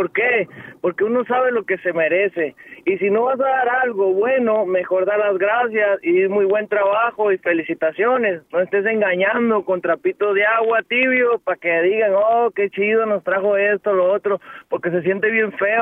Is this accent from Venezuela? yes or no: yes; Venezuela; now in United States; Nomás tengo un año y como 5 meses aquí en Estados Unidos. Soy venezolano.